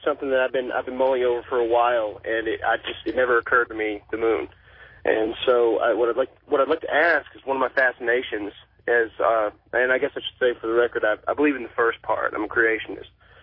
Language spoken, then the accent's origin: English; Amarillo, Texas, United States; I'm from Amarillo, Texas